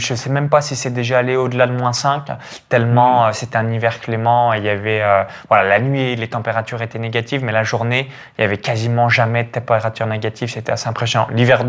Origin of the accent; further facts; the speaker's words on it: Chalon-sur-Saône, Bourgogne-Franche-Comté, France; moi, je viens de Chalon-sur-Saône, donc c'était souvent la même chose. Je viens d'un petit village de moins de 85 habitants à 20 km de Chalon-sur-Saône